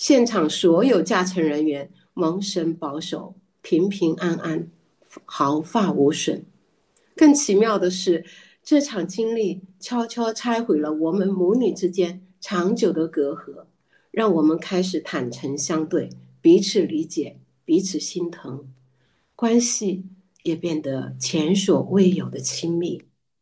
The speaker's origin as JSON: {"language": "Chinese", "region": "Chongqing", "country": "China", "said": "我是来自山城重庆的"}